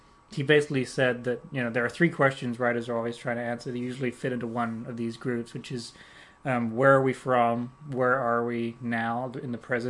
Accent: Spain; moved away as an adult; now in United Kingdom; I was born in Spain and raised there for 18 years, and then I came over here for college.

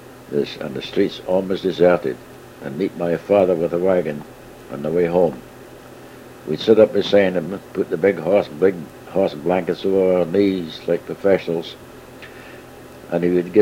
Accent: Glasgow, Scotland, United Kingdom; Glasgow, my father would rent a horse and carriage, a break wagon, as we called it

